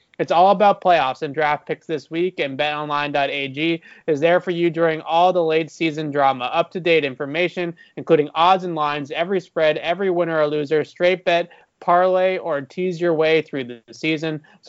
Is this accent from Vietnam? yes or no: no; New England, United States; the Bills Mafia still knows that we're from New England